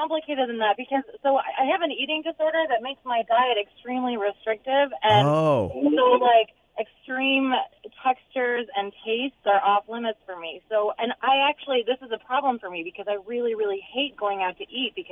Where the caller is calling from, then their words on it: Portland, United States; I'm calling from Portland.